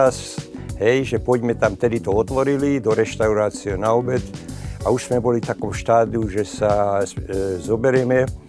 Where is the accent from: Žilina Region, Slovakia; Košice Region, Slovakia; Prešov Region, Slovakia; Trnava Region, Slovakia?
Trnava Region, Slovakia; Vrakúň; born there; Narodil som sa vo Vrakúni. To je, nie, mnohí si to mýlia z Vrakuňov, to je pri Gabčíkove.